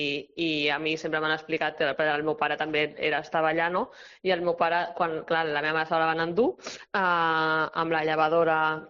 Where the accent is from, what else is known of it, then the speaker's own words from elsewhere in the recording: Barcelona, Catalonia, Spain; born there; jo vaig néixer de 25 setmanes, entre la setmana 25 i la 26